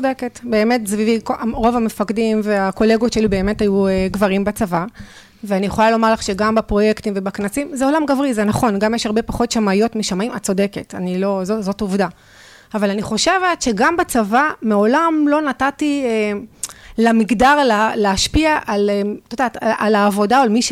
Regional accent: Lod, Central District, Israel; גדלתי בשכונה, לא פשוטה, בלוד, שכונה בעיר מעורבת, ושכונה של ימים הפכה באמת להיות לא קלה

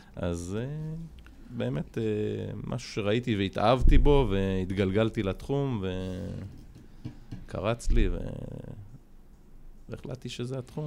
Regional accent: Dovrat, Northern District, Israel; אני במקור מעמק ישראל, מקיבוץ דוברת.

